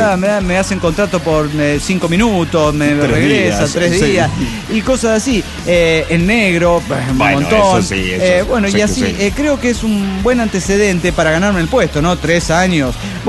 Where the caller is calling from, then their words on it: Oaxaca, Mexico; de Oaxaca, México.